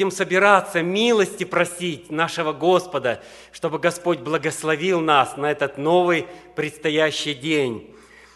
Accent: Russia; здесь мы из России, кто бы он ни был, какой национальности

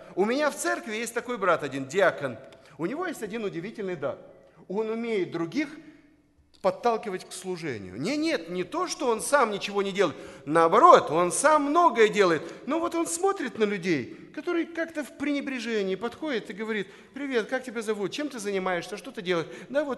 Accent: Chișinău, Moldova; я родился и вырос в Кишиневе. Я, моя жена, мы коренные кишиневцы. Ну, дети, естественно, уже у нас родились там. Для нас это родной город.

